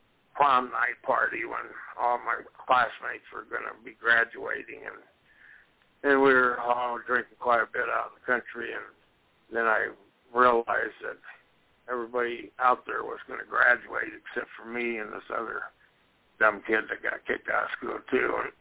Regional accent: Grand Island, Nebraska, United States; also born or lived in Columbus, Nebraska; I grew up in Grand Island, Nebraska, and before that, Columbus, Nebraska, but Grand Island mostly.

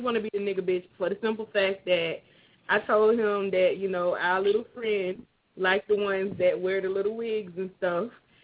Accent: Florida, United States; I'm from Florida. I'm from Florida.

